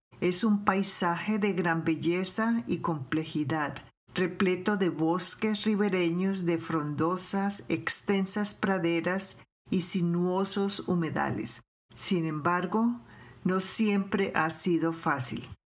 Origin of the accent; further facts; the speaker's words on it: Portland, Oregon, United States; Crecí en Portland y pasé mi infancia con el desfiladero como mi patio trasero.